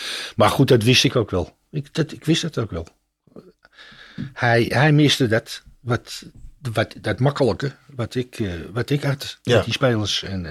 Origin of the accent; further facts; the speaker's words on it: Netherlands; Ik zeg, geen buitenlandse. Ik zeg, ik ben Nederlander, ik wil KPN.